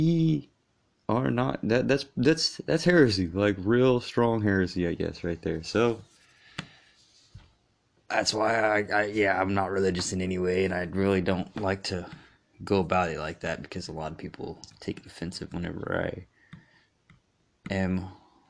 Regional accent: Bible Belt, United States; And yeah, I grew up in the Bible Belt of America, so I grew up really Christian

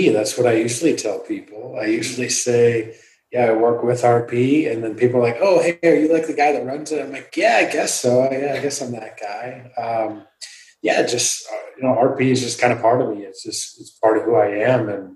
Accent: Michigan, United States; Born and raised in the great state of Michigan.

